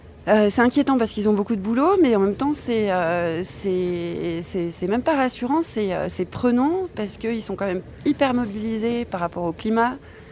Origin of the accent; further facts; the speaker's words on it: France; je suis française, la France-Afrique.